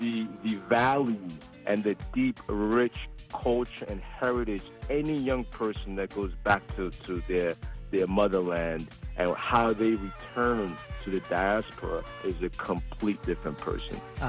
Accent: Staten Island, New York, United States; I grew up in Park Hill, and when you think about Park Hill

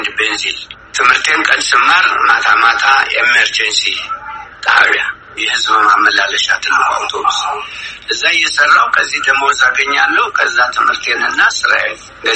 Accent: Amhara, Ethiopia; born there; የተወለድኩት ወሎ ጠቅላይ ግዛት የእጁ አውራጃ ጃርሳ ቀበሌ ይባላል።

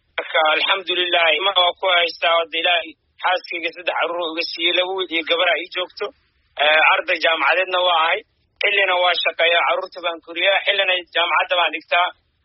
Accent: South Africa; Waddankan ayaan ku koray oo waqti badan joogaa

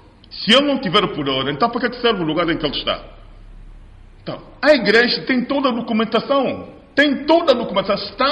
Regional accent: Angola; nós também como angolanos que somos.

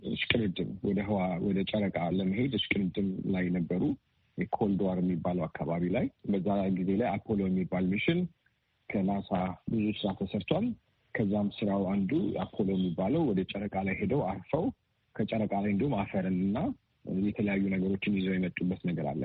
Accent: Addis Ababa, Ethiopia; አዲስ አበባ ነው ተወልጄ ያደግኩት። ተማርኩትም እንዲሁም የመጀመሪያ ደረጃ ትምህርት ቤቴን መካነ ኢየሱስ የሚባል የክርስቲያን ትምህርት ቤት እንዲሁም ሁለተኛ ደረጃ ትምህርቴን ፐብሊክ ትምህርት ቤት ሚኒሊክ የሚባል ትምህርት ቤት ነው የተማርኩት።

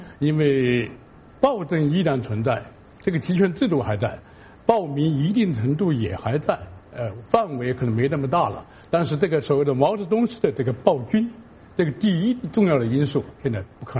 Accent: China; 我们中国人还要讨论文革的起源、发生

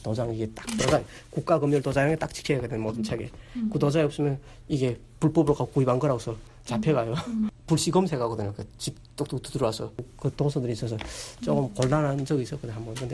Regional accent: North Korea; moved away; 북한에서 왔다는 걸 숨기기 위해서

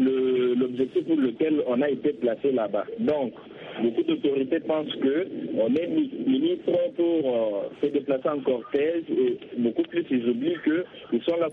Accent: DR Congo; ici, chez nous en République démocratique du Congo

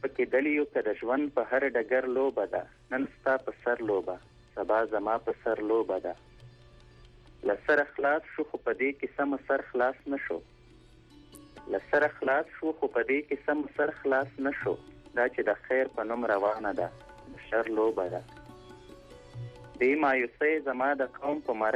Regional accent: Khost, Afghanistan; زه د خوست يم یعنی خوست

